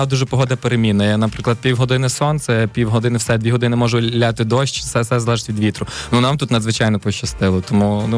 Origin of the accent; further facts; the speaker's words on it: Ivano-Frankivsk Oblast, Ukraine; а я з Івано-Франківщини, з села